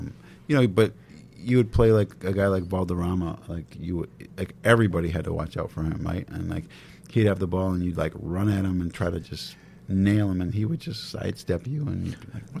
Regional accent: St. Paul, Minnesota, United States; I'm from St. Paul, so all my friends, I say, go in the beer garden right side.

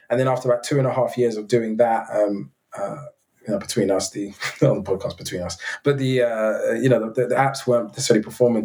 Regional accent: Hackney, London, United Kingdom; I think growing up in Hackney in that time and at that age was a tough experience anyway.

